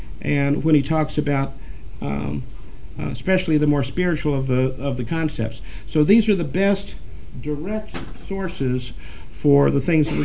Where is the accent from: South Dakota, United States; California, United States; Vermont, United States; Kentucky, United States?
Kentucky, United States; Louisville; I'm from Louisville, Kentucky, and he went to some meetings where he was working on the other side of the river in Indiana.